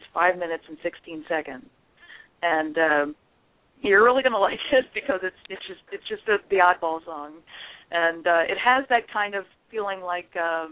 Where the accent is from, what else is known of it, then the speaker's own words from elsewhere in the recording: Baltimore, Maryland, United States; I grew up in the Baltimore area, and my family spent a lot of time in Wildwood, New Jersey.